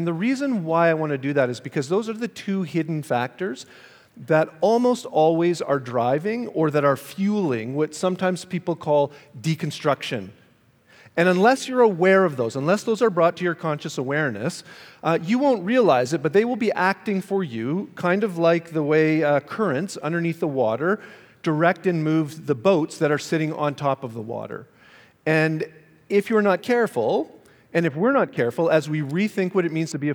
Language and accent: English; Canada; also born or lived in California; And I did come from California, but I'm originally from Canada.